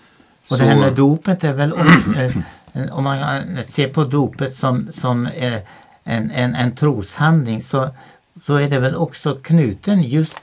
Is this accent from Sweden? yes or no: no; Kristiansand, Agder, Norway; Jo, jag kommer ihåg när jag blev döpt i Pingstkyrkan hemma i Kristiansand i Norge.